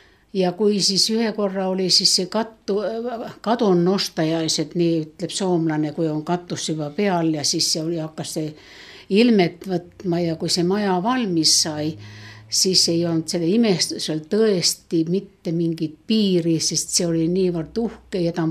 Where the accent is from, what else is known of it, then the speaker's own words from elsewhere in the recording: Leningrad Oblast, Russia; also born or lived in Finland; now in Tartu, Estonia; kui sakslane tuli meile Ingerimaale meie kodukohta ja meid siis ühesnaga toodi siia Eestisse Klooga laagrisse